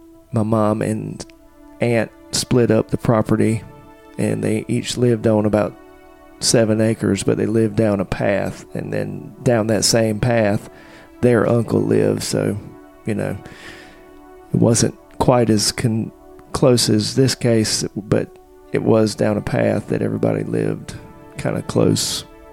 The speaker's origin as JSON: {"language": "English", "town": "Raleigh", "region": "North Carolina", "country": "United States", "tie": "born or raised there", "said": "Well, when I grew up in Raleigh, my family lived close together at one point."}